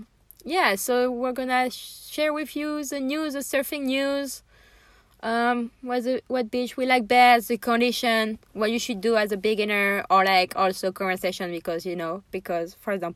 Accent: France; English is a second language; I forgot to tell our listener, but I thought that we knew with my accent. So yeah, I'm from France

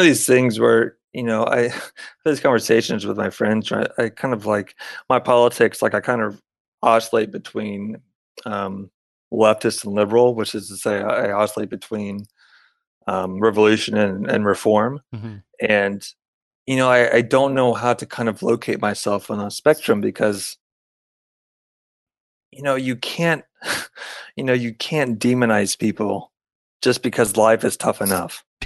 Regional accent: Florida, United States; because they got like Sue Lynn from Tampa and I'm from Florida. So I'm like, man, I'm so stoked they got a guitarist from Florida.

